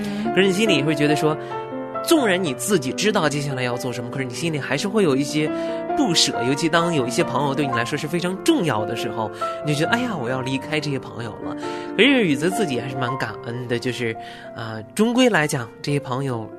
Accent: United States; 很多的时候我们美国人看我们亚洲人就跟我们亚洲人看美国人一样

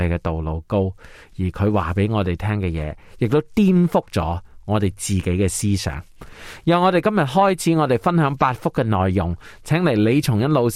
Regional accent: China; 很多时候我们中国人就说恭喜发财啊

